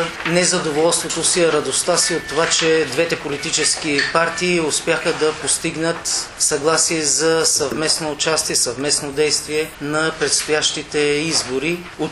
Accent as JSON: {"language": "Bulgarian", "town": "Blagoevgrad", "region": "Blagoevgrad Province", "country": "Bulgaria", "tie": "born or raised there", "said": "съм роден в Благоевград, израснал съм в Благоевград, учил съм в пето основно училище, политехническа гимназия Кирил и Методий."}